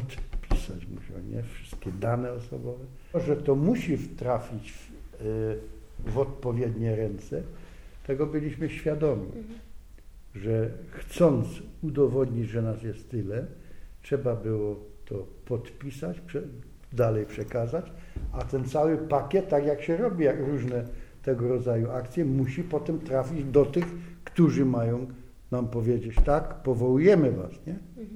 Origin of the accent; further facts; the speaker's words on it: Eichendorf-Mühl, Silesian Voivodeship, Poland; W Łubowicach jest nasz kościół, bo w mojej wiosce Eichendorf-Mühl nie ma kościoła